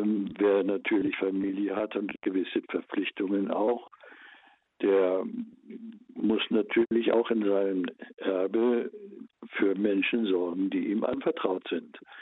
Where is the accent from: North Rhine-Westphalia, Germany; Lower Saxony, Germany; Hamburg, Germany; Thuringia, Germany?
Hamburg, Germany; Ich bin ja in Hamburg groß geworden, in einer Diaspora-Gegend.